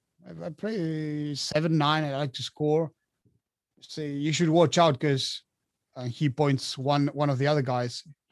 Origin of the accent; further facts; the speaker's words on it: Argentina; moved away as an adult; now in France; I was born and raised in Argentina, so I lived there since I was born till I was about 25, and 5 or 6 years ago, I've actually moved to France